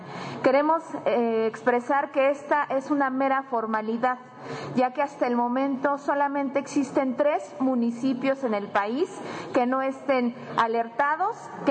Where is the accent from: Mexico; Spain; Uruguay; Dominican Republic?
Mexico; Ecatepec de Morelos, State of Mexico; 11 municipios del Estado de México, uno de ellos de donde yo vengo, Ecatepec de Morelos